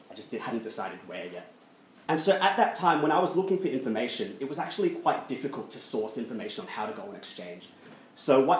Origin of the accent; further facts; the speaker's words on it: Australia; as an Australian student, it is quite difficult to get approval to your units when you only have 4 and you need a minimum of 3 to go on overseas.